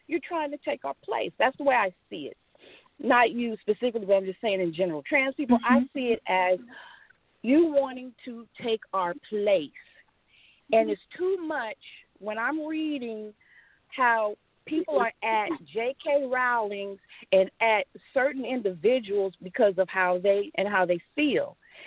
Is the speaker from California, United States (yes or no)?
yes; San Francisco, California, United States; I don't know if you know, but we're both born and raised in San Francisco